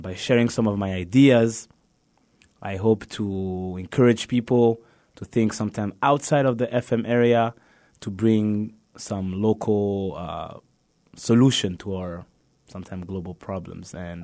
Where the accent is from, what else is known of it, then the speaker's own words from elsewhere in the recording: Rwanda; every time when I introduce myself, I say I'm from Rwanda. However, I was born in Rwanda because my mom worked for the UN. So I've lived around different countries